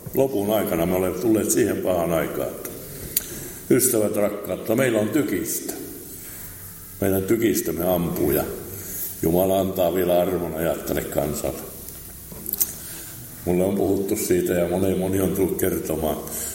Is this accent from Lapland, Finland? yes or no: yes; Lapland, Finland; Minä olen Lapista ja muut on muualta.